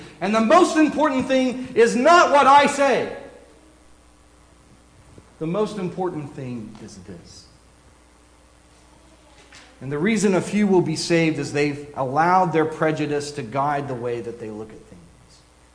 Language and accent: English; San Antonio, Texas, United States; I remember when I was going to school at Stephen F. Austin. I grew up in San Antonio